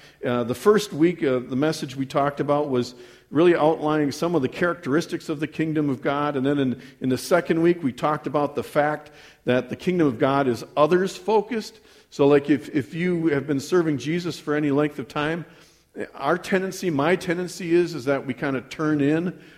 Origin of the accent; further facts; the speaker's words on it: Waukesha, Wisconsin, United States; I grew up in Waukesha, kind of. I'm a city kid, okay?